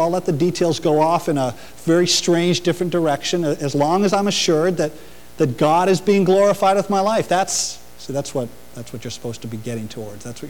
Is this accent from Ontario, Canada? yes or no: yes; Brockville, Ontario, Canada; growing up in Brockville the way I did, I was going to need a Savior.